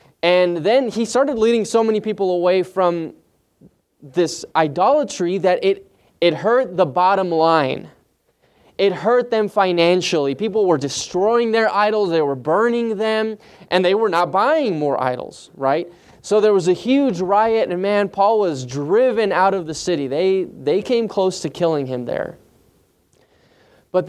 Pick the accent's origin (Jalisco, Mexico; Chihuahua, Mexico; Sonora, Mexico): Chihuahua, Mexico; Juarez; also born or lived in United States; So I was born here in the States. Very thankful for that. But I grew up very close to my family in Mexico, right across the border in the city of Juarez.